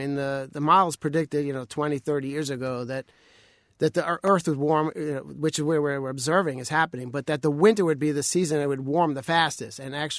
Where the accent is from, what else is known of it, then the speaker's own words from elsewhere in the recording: Brooklyn, New York, United States; But I grew up in Brooklyn, but I guess we had just enough snow to tease me, make me want more